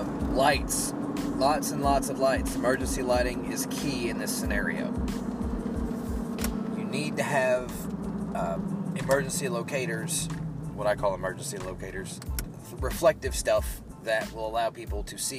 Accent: Kentucky, United States; that's amplified in my home state of Kentucky for sure

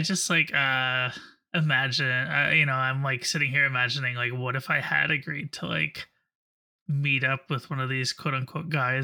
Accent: Massachusetts, United States; They're big where I grew up in Western Mass.

